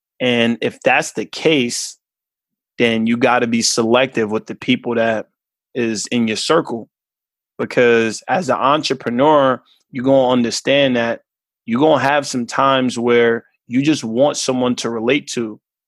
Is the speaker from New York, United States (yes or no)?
yes; Queens, New York, United States; I think as men growing up in Queens, if you share your feelings, you soft.